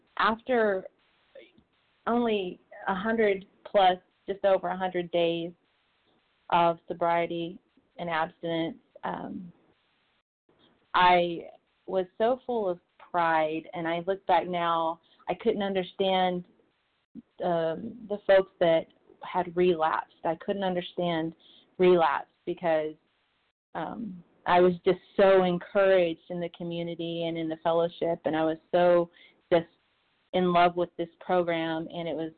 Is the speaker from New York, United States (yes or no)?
no; Arkansas, United States; I am from Arkansas.